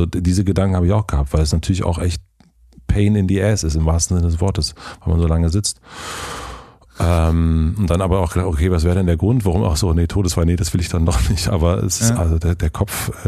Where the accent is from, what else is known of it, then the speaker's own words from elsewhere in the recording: Berlin, Germany; Ich sage, ich komme aus Berlin.